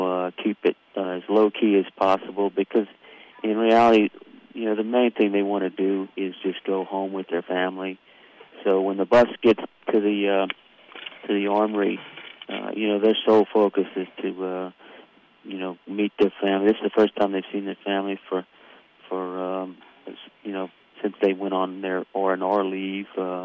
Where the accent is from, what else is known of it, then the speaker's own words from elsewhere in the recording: Abbeville, Louisiana, United States; now in Houston, United States; No, born and raised in Abbeville. Right now I live in Houston. I moved to Houston about 3 years ago with my family.